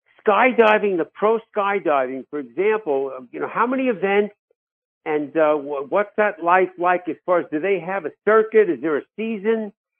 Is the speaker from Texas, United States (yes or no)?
no; Bronx, New York, United States; accent: New York; Bronx. In case you didn't know my New York accent, catch that into the Bronx.